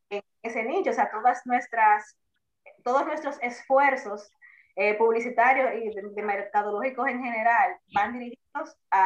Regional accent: Santo Domingo, Dominican Republic; now in Punta Cana, Dominican Republic; yo soy originalmente de Santo Domingo, pero vine aquí a Dana en el 2007.

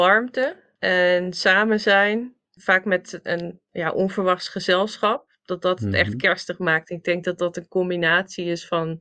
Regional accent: North Holland, Netherlands; now in United States; Utrecht op zich niet. Ik kom zelf uit Noord-Holland.

